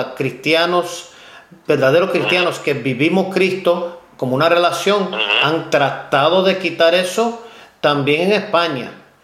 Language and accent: Spanish; the North, United States; born there; no soy puertorriqueño, soy cubano y español de sangre, aunque nací en el norte de los Estados Unidos